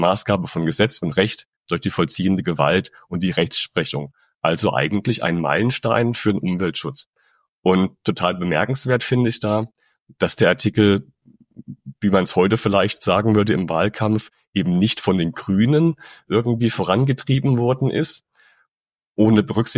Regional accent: Thuringia, Germany; Thüringen, meinem Heimatland

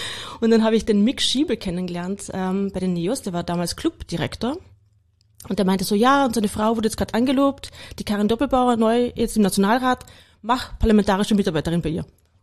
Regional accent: Carinthia, Austria; moved away as an adult; now in Vienna, Austria; Ja, also ursprünglich komme ich aus Kärnten, genau. Ich kam dann nach der Matura nach Wien

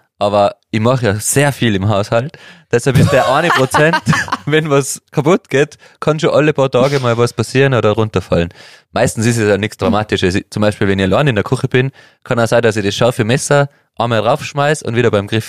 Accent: Austria; Wir waren davor ja eh schon gut als Österreicher.

